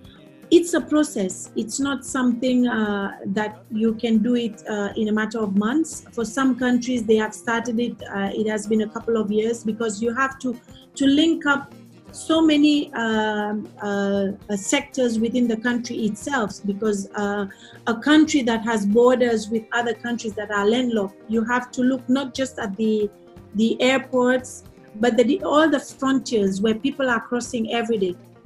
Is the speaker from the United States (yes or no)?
no; Seychelles; As you know, I'm from Seychelles, and Seychelles, as you know, is a country that tourism is our bread and butter.